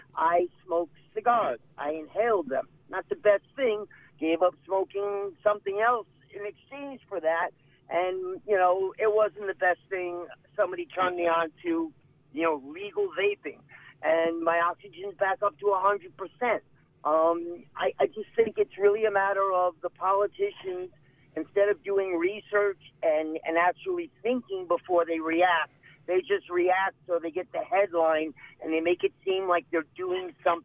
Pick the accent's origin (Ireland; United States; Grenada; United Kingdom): United States; Connecticut; When I grew up, I'm 57 years old. When I grew up in Connecticut, it was illegal to have a radar detector in your car.